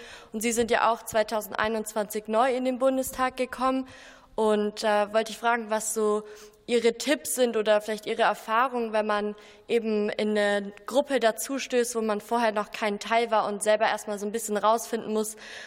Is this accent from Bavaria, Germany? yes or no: yes; Würzburg, Bavaria, Germany; ich komme aus Würzburg, bin 18 Jahre alt